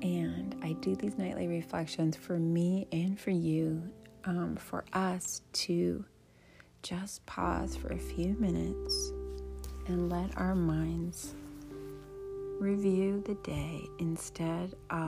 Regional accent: Canada; now in United States; Here it is, the Thanksgiving weekend in the United States where I live. I grew up in Canada, but we've lived in the United States for many years.

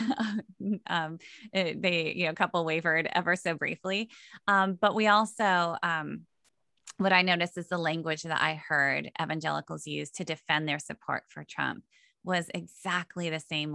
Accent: Iowa, United States; So I'm a Midwesterner. I grew up in a small town in Iowa, a Dutch ethnic community.

